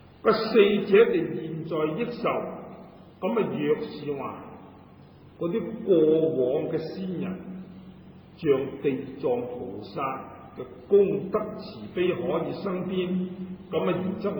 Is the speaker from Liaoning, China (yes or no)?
no; Guangdong, China; 那么我们广东人如果说吃萝卜呢，他就说破气了